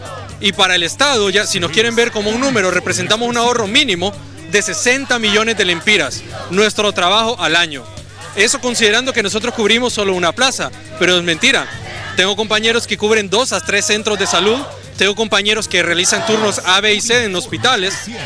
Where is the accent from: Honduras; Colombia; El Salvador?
Honduras; Lo que nosotros pedimos es un derecho como hondureños.